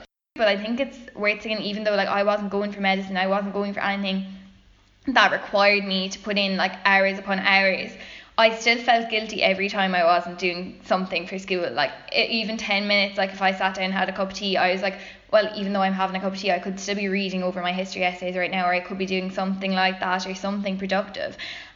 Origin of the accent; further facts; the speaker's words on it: Tipperary, Munster, Ireland; I'm from Tipperary